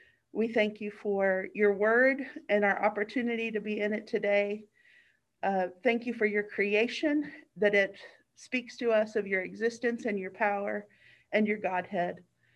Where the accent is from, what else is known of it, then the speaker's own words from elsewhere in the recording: Texas, United States; Now, I'm from Texas, and this was Virginia, and it was my first time away from home.